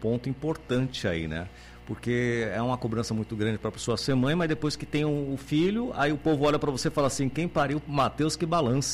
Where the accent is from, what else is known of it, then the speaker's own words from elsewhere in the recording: São Paulo, Brazil; moved away; eu saí de São Paulo, hoje eu moro aqui, minha mãe está lá em São Paulo